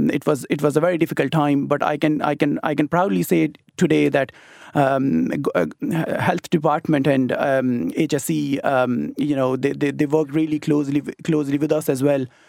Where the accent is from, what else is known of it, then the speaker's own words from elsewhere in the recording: Pakistan; moved away as an adult; now in Ireland; I was a fully qualified doctor back home. I'm from Pakistan originally.